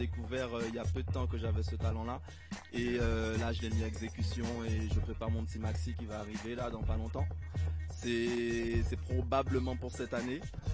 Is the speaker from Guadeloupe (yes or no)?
yes; Guadeloupe; nous sommes des West Indies. Et voilà, pour la Guada, moi je viens de la Guadeloupe, ma mère elle est dominicaise, donc ça fait un petit mélange assez hot.